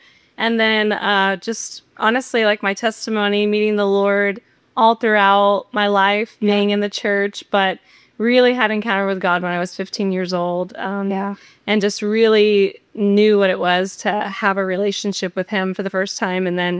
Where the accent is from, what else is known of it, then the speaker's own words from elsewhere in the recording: Florida, United States; I'm a pastor's kid, born and raised in Brevard County.